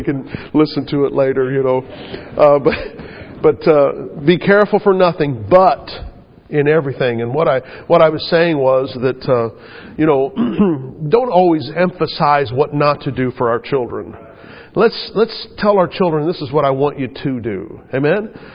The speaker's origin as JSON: {"language": "English", "country": "United States", "said": "And I, as an American, it's just, boy, it just makes me grit my teeth."}